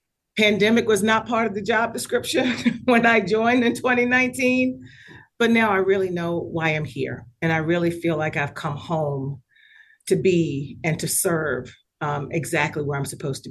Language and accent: English; the South, United States; So I've experienced a lot growing up in the South.